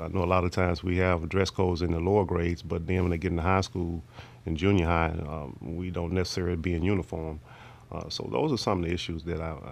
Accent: Monroe, Louisiana, United States; Well, I was born and raised in Monroe. A lot of people may know of me from … Hill's Barbecue from Texas Avenue in Newtown area.

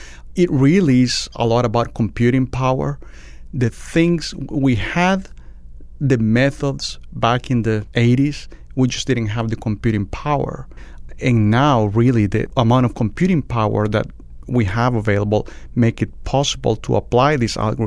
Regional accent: San Salvador, El Salvador; growing up in San Salvador, soccer is the main sport.

